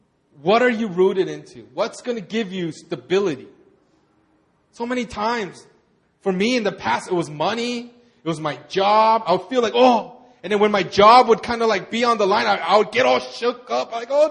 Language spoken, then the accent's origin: English; California, United States; And I grew up in California. Anybody here grew up in California? I grew up in California. It might not look like it, but I used to surf when I was young.